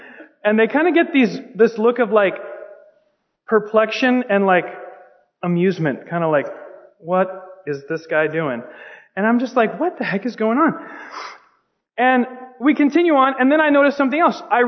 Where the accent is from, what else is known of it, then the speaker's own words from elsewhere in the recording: Puyallup, Washington, United States; I mean, I grew up here in Puyallup.